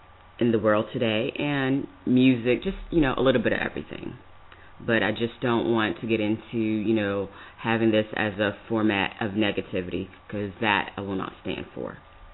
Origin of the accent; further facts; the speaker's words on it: Raleigh, North Carolina, United States; I am originally from North Carolina, born and raised Raleigh, North Carolina.